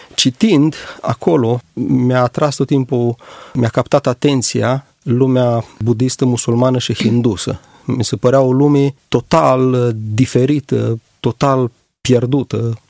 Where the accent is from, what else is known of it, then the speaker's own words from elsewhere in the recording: Adjud, Vrancea County, Romania; Am plecat din orașul Adjud, de la Biserica Creștină după Evanghelie, singura din oraș, de fapt.